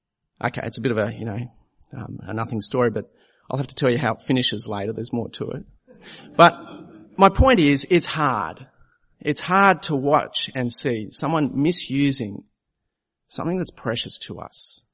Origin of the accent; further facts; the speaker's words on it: Bangladesh; when we were growing up in Bangladesh, we spent a lot of time playing with little matchbox cars.